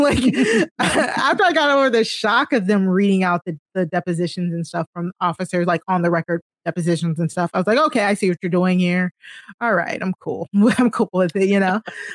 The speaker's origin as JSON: {"language": "English", "country": "United States", "said": "I am from the Maryland, D.C., Virginia area."}